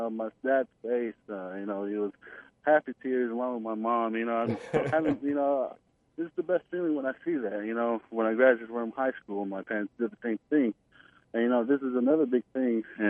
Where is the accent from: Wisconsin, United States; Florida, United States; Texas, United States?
Texas, United States; So born and raised in Texas.